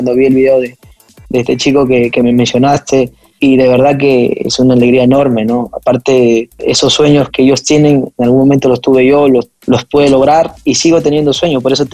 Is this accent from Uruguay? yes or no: no; Huamachuco, La Libertad, Peru; also born or lived in Trujillo; Yo vivía en Huamachuco, definitivamente mi papá hizo su vida allá, nací en Trujillo, nos fuimos para allá por X motivo de la vida